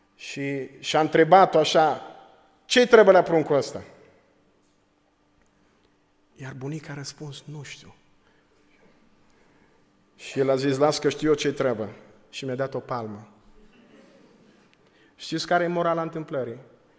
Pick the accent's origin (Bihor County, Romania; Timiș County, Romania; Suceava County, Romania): Bihor County, Romania; eu am crescut într-un sat din județul Bihor